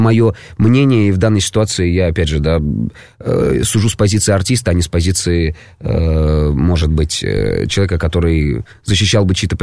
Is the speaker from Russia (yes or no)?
yes; Penza, Penza Oblast, Russia; потому что я сам, да, из Пензы